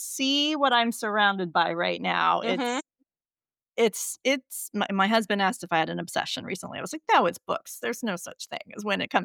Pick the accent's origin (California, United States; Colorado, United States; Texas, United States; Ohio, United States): Colorado, United States; Denver; hey, I grew up in Denver and I'm going to go to a conference in Michigan next year.